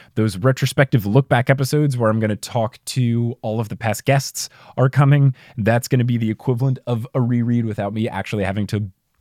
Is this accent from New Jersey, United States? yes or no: yes; New Jersey, United States; accent: New Jersey; I think it was the same night where you asked about my New Jersey accent and I showed you that YouTube video of mine where it had me when I was like 9